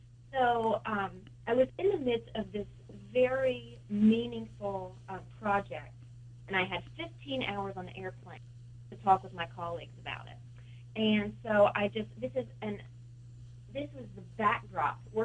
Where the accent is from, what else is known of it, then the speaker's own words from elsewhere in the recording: Kentucky, United States; I'm originally from Kentucky, and my mom had told me about an interesting program in my home state called Dancing Well, a soldier project.